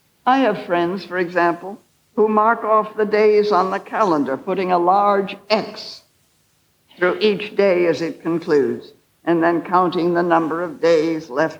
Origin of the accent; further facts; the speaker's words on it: United States; I don't know why, as an American, I'm drawn to this image of the interior castle